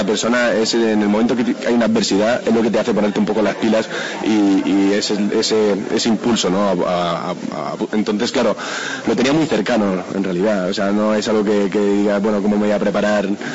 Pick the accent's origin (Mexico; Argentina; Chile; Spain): Spain; Granada, Andalusia; now in Madrid, Spain; yo soy de Granada, ¿no? O sea, de Granada a Madrid es mi pequeña emigración.